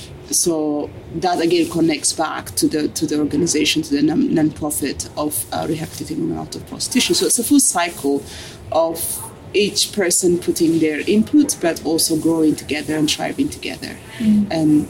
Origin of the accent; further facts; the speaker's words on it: Ethiopia; English is a second language; I am from Ethiopia